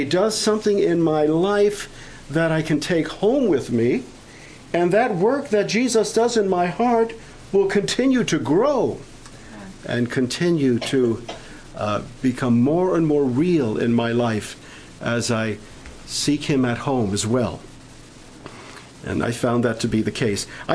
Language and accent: English; Brooklyn, New York, United States; I come from Canarsie, Brooklyn, and I minister there with my father-in-law.